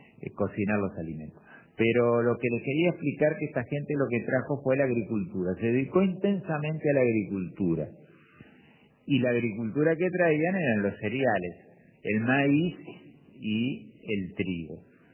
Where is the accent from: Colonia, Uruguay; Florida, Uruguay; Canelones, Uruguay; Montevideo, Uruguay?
Canelones, Uruguay; nosotros decimos somos canarios, hayamos nacido y nuestros orígenes no sean solo canarios, pueden ser de otras inmigraciones, sobre todo de la italiana